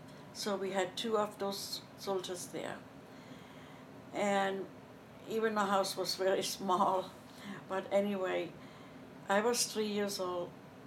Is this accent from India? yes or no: no; Germany; But I grew up in West Germany, and I was very lucky because it was the liberation.